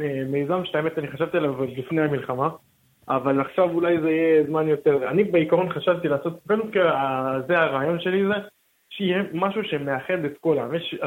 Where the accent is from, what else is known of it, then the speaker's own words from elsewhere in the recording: Bnei Brak, Tel Aviv District, Israel; אני מבני ברק.